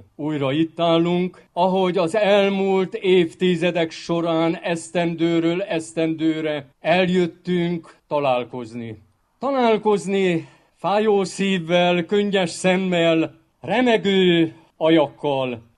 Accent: Erdőszentgyörgy, Mureș County, Romania; akik itt születtünk, de elmondjuk, jó látni egymást még. Jó hallani az emlékeket, felidézni az arcokat, jó megállni itt, ezen a földön, ahol felnőttünk, emberré váltunk

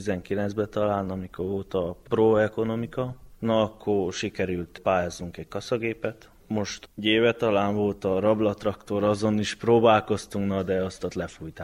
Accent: Marosszentkirály, Mureș County, Romania; én Marosszentkirályon nőttem fel, városba jártam, iskolába

